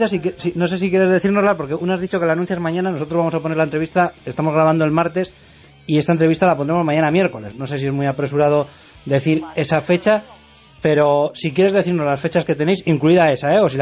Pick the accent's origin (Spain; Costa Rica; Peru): Spain; Barakaldo, Basque Country; Nosotros somos de Baracaldo, o sea, estamos al lado.